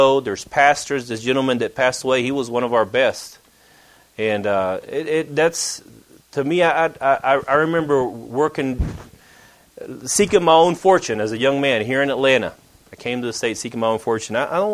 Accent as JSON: {"language": "English", "country": "Costa Rica", "tie": "born or raised there", "moved": "yes", "lives_now": "United States", "said": "You see a West Virginian on the outside, but I was born and raised in Costa Rica in the dry jungles on the Pacific Ocean."}